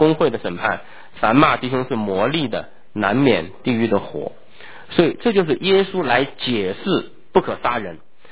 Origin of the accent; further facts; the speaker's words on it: China; 或者说我们中国人很多都知道香港跟我们中国大陆是一国两制啊